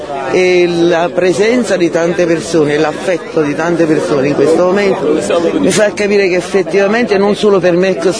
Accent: Herculaneum, Campania, Italy; noi siamo di Ercolano

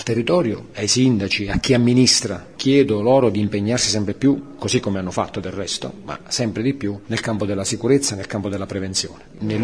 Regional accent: Basilicata, Italy; io sono di origine lucane, sono lucano e questi territori sono molto vicini alla mia regione

